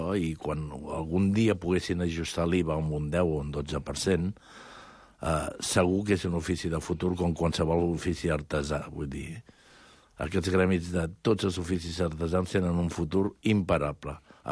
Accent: Barcelona, Catalonia, Spain; born there; A Barcelona, un 7 de setembre.

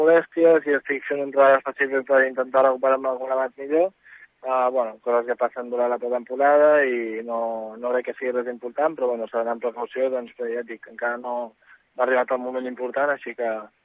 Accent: Catalonia, Spain; jo soc de Catalunya, així que em tocaria jugar amb Catalunya

